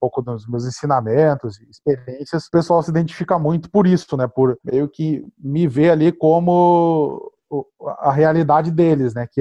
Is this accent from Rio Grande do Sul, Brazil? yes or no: yes; Porto Alegre, Rio Grande do Sul, Brazil; now in Florianópolis, Brazil; eu nem tô no eixo Rio-São Paulo, eu tô em Florianópolis. Eu sou gaúcho, na verdade, né? Tô de Porto Alegre.